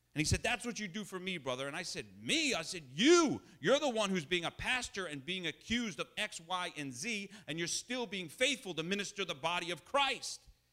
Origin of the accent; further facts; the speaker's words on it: New York, United States; And I grew up in Long Island. I know what it's like.